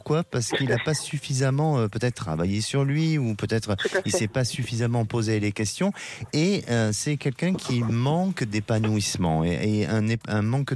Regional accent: Nouvelle-Aquitaine, France; born there; Oui, je l'ai déjà fait. Génial. Et c'est ma région natale.

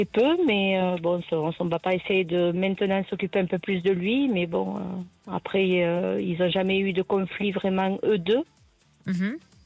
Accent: Albi, Occitanie, France; now in Toulouse, France; Alors là, je suis à Toulouse, mais je suis d'Albi.

